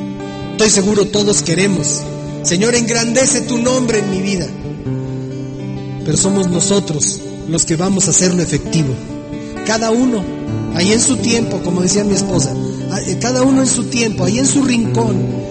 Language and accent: Spanish; Mexico; moved away; Cuando nosotros salimos de México, llegamos a una nación que no conocíamos, no teníamos la menor idea de su gastronomía, no teníamos la menor idea de su moneda.